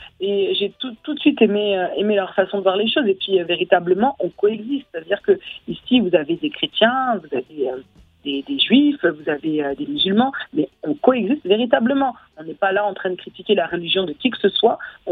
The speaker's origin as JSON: {"language": "French", "town": "Paris", "region": "Île-de-France", "country": "France", "lives_now": "Sarcelles, France", "said": "je ne suis pas née à Sarcelles. Moi, je suis venue à Sarcelles depuis 2008. Moi, je suis une Parisienne."}